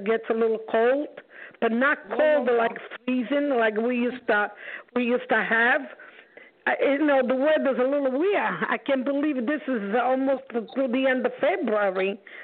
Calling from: Long Island, New York, United States; Long Island, New York.

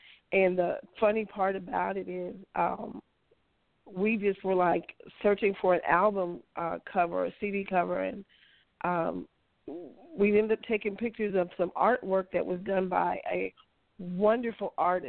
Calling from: Kansas City, Missouri, United States; I'm calling from Kansas City.

